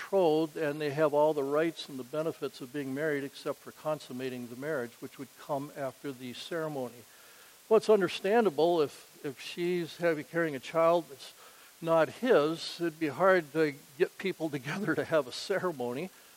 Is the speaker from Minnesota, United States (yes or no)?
yes; Ely, Minnesota, United States; born there; My people are from northern Minnesota. I was born in Ely, Minnesota, right up in the Boundary Waters canoe area.